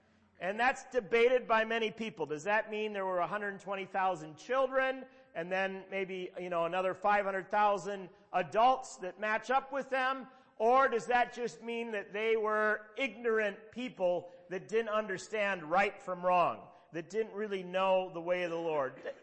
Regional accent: Minnetonka, Minnesota, United States; they came up to my hometown of Minnetonka

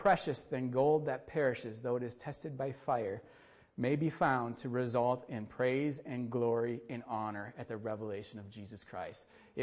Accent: Wisconsin, United States; No, we're from Wisconsin. 45 is warm.

